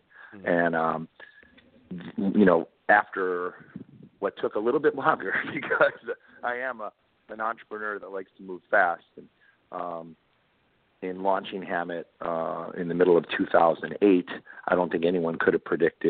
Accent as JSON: {"language": "English", "town": "Parma", "region": "Ohio", "country": "United States", "tie": "born or raised there", "said": "I'm from Parma, which was a post-World War II track home community of Cleveland."}